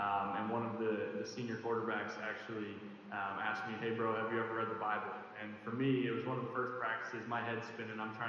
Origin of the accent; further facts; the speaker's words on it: Bismarck, North Dakota, United States; I'm from Bismarck, North Dakota. Grew up there, went to high school